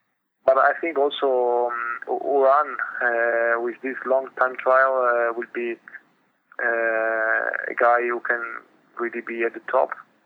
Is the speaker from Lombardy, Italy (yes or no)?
yes; Milan, Lombardy, Italy; I was born in Milan, so it's my home city